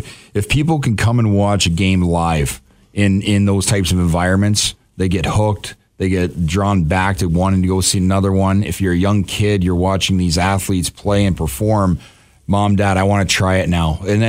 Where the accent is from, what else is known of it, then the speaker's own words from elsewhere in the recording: Canada; accent: Canadian; now in Ohio, United States; Well, I am from Canada.